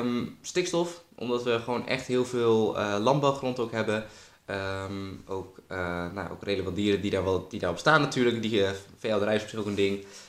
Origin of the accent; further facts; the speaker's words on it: Assen, Drenthe, Netherlands; Ik woon in Drenthe, dat laat ik ook altijd heel duidelijk weten. Ik kom uit Assen, ik ben nu 20 jaar